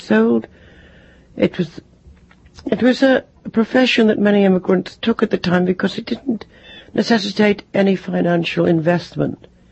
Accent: Cardiff, Wales, United Kingdom; I think I would have been happier there than growing up in a big town. It was a very closed Jewish community and very safe. It was also very Welsh.

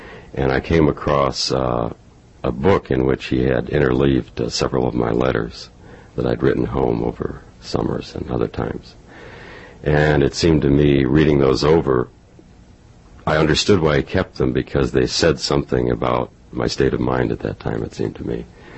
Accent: Carrington, North Dakota, United States; born there; I was born in Carrington, North Dakota, 1941, I believe.

